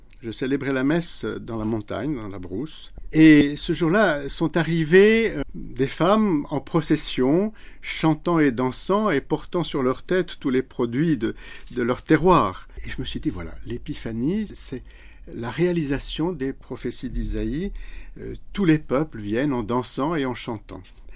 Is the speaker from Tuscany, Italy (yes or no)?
yes; Florence, Tuscany, Italy; born there; je suis né à Florence, d'un père italien et d'une mère française, juifs tous les deux, croyants, et moi j'étais baptisé à 18 ans.